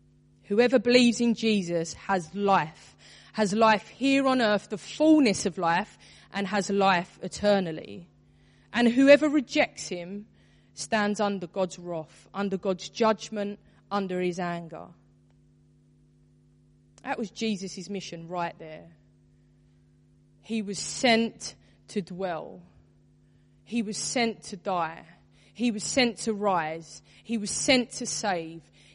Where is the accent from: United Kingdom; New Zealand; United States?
United Kingdom; Bethnal Green, London; I'm from Bethnal Green. I was born here. I lived here. I grew up here. I work here. Bethnal Green is actually a part of who I am.